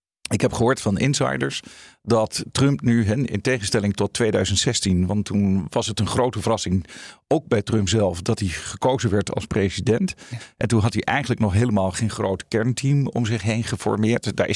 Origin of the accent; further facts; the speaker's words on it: Netherlands; Maar ik werd als Nederlandse stafofficier daar op dat hoofdkwartier. Als Nederlanders werden we eigenlijk als free riders beschouwd.